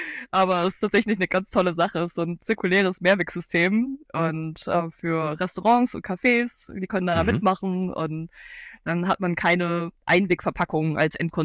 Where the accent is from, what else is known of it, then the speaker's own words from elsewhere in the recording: Cologne, North Rhine-Westphalia, Germany; ich komme aus Köln.